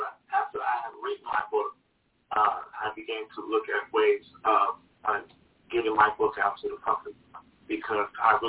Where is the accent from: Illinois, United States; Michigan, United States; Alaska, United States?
Illinois, United States; Chicago; Born and raised in Chicago. I'm a Chicago kid through and through. I was born on the west side, moved to the suburbs, now back in the city.